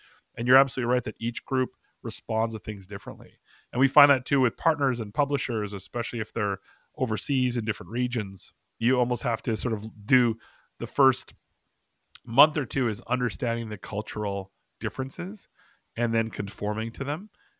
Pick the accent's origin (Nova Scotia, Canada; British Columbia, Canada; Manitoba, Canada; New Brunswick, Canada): British Columbia, Canada; friends of mine back home in Canada about what it means to me. You know, we grew up in British Columbia, right outside of Vancouver.